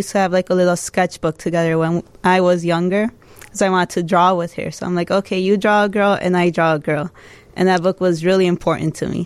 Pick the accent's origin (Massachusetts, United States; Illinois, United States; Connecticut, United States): Illinois, United States; Chicago; also born or lived in Jalisco, Mexico; now in Chicago, United States; I've been living in the south side of Chicago forever, McKinley Park specifically